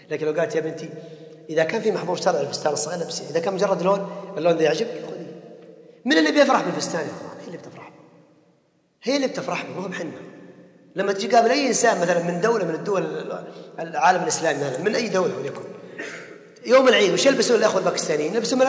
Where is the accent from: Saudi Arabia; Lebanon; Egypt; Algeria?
Saudi Arabia; لأن إحنا كسعوديين ما نقبل مثل هذا الشيء